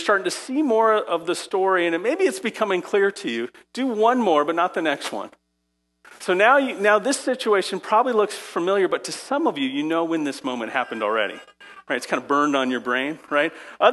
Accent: Phoenix, Arizona, United States; Now, I grew up in Phoenix, Arizona, so I know what it's like to feel the pain of football, right?

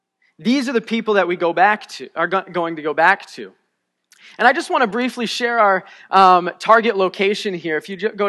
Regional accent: Northeast, United States; our family story, we grew up here. We grew up in the Northeast

